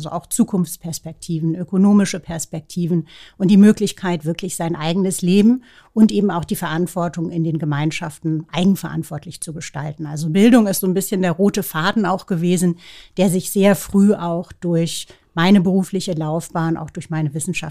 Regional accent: Indonesia; also born or lived in Australia / New York, United States; Meine Kindheit in Indonesien war einfach fantastisch. Und später dann die Highschool und Studienzeit in Australien natürlich auch. Sehr, sehr prägend für mich auch die Zeit in New York. Ich habe viele Jahre in New York gelebt

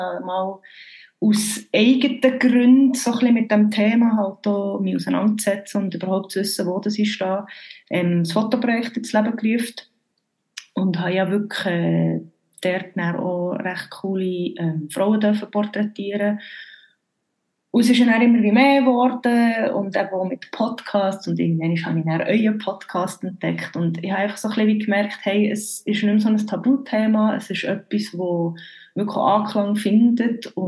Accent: Bern, Switzerland; accent: Bernese; jetzt komme ich da mit meinem Berner Dialekt.

